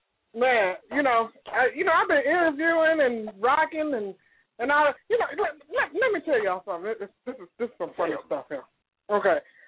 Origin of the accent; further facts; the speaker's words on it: Chicago, Illinois, United States; because I'm from Chicago, normally you don't even bother nobody's business.